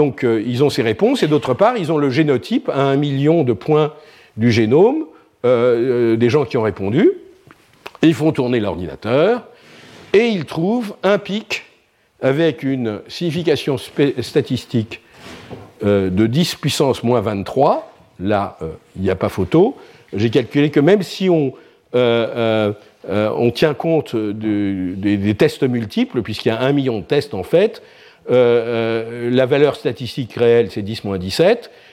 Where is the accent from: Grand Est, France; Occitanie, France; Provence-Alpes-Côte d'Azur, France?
Grand Est, France; Alors, je suis alsacien, et les asperges, en ce moment, c'est très important en Alsace.